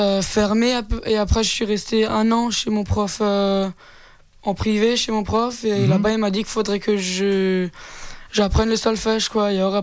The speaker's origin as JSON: {"language": "French", "town": "Ettendorf", "region": "Grand Est", "country": "France", "said": "je viens d'Ettendorf. J'ai 15 ans, j'ai deux frères et une sœur."}